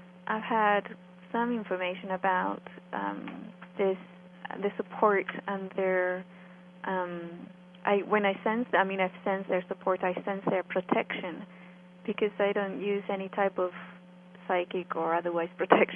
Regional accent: Nottingham, East Midlands, United Kingdom; I grew up in Nottingham in England in a neighborhood which was one of the worst crime-ridden neighborhoods in the UK.

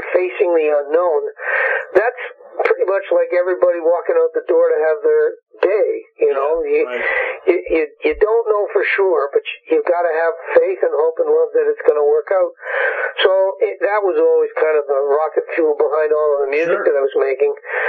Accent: Canada; as a Canadian, I grew up and America was this thing that it was always the land of hope and the land of opportunity

